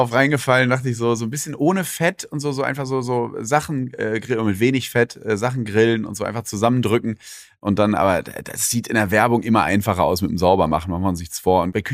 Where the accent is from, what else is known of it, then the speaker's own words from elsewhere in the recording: North Rhine-Westphalia, Germany; Oder wie man aus Ostwestfalen, wo ich herkomme, sagen kann, ich kann nicht meckern.